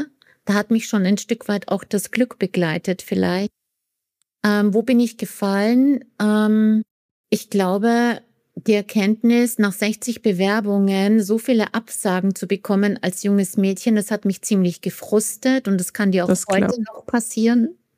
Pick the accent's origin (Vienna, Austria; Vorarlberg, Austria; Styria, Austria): Vienna, Austria; ich komme ja aus Wien